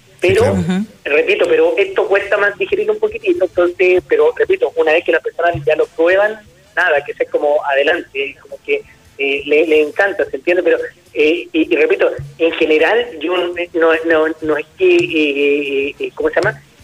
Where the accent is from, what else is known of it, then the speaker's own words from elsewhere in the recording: Valparaíso, Chile; pero lo mío era Cerro Alegre, ¿se entiende? Soy de Valparaíso.